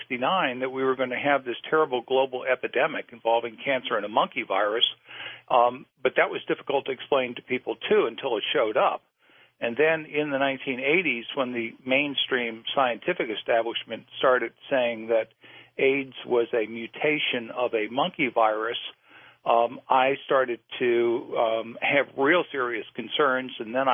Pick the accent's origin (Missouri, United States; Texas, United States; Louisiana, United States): Louisiana, United States; New Orleans; in the 1950s and 1960s, when I grew up in New Orleans